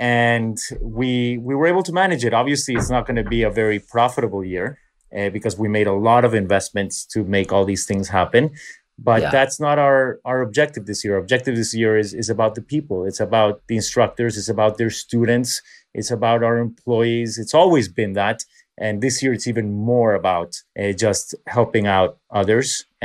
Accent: New York, United States; I'm in my hometown in New York teaching an outdoor class

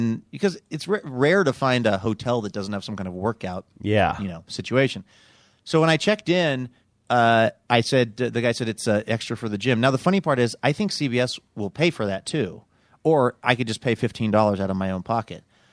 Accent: Seattle, Washington, United States; And I said, I'm from Seattle, which is a weird thing to say.

